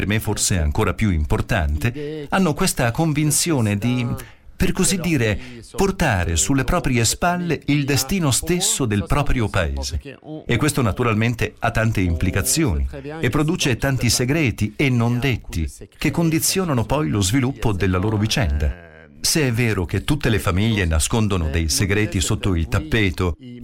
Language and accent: Italian; Norway; Italian is a second language; now in France; nel nostro paese, in Norvegia